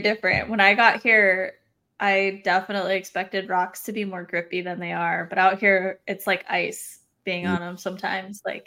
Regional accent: Arizona, United States; moved away; I'm from Arizona originally, but I didn't start riding until after I left.

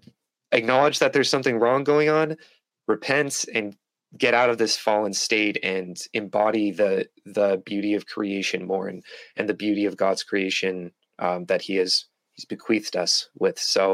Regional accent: Massachusetts, United States; I'm from north of Boston.

